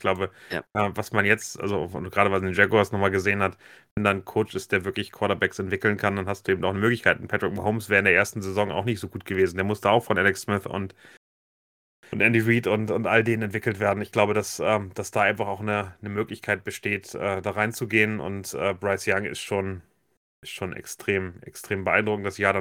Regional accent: Germany; Und zwar, als Deutscher ist es gar nicht so schwer, da ranzukommen

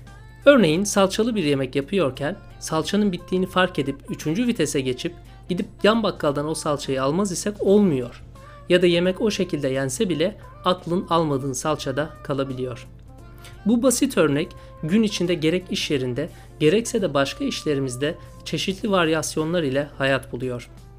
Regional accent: Istanbul, Turkey; now in London, United Kingdom; en sevdiğim, doğup büyüdüğüm şehir İstanbul'a seyahat ederken kaleme alıyorum bu yazımı. Londra Stansted Havaalanı'ndayım.

